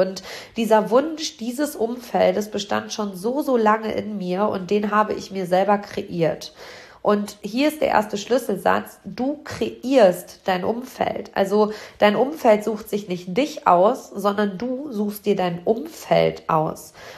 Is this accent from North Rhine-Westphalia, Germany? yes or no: yes; Hamm, North Rhine-Westphalia, Germany; auf Schloss Oberwerries hier in meiner Heimatstadt Hamm.